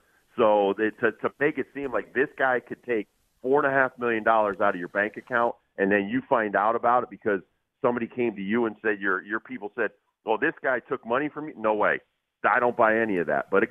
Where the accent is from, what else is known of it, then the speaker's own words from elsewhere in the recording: Connecticut, United States; I grew up with guys like this. I grew up in Connecticut with drug dealers, bookies, guys that are in organized crime.